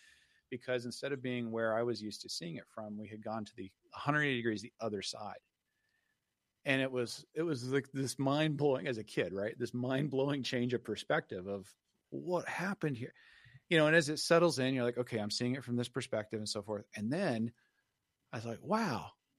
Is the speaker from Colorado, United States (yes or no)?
yes; Denver, Colorado, United States; when I was a young boy, I grew up in Denver and I grew up on the west southwest side of Denver.